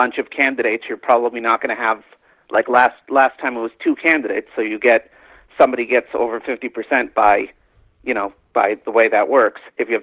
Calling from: California, United States; from California.

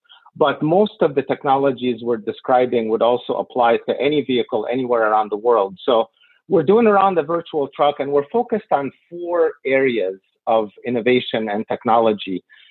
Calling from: Detroit, Michigan, United States; I am in the Detroit in Southeast Michigan this morning, working virtually.

